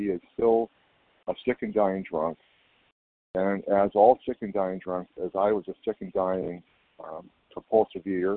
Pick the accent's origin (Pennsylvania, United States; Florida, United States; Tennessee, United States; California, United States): California, United States; I'm from California.